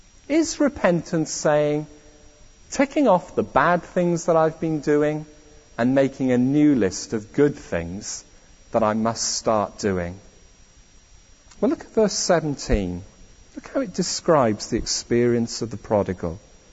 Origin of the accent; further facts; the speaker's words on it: Wales, United Kingdom; I'm Welsh, if you're visiting and don't know.